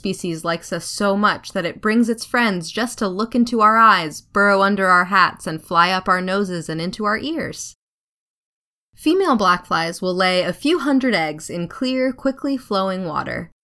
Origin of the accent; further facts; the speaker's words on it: Maine, United States; Growing up in Maine, we had a screenhouse in the backyard that offered 144 square feet of sweet sanctuary from black flies.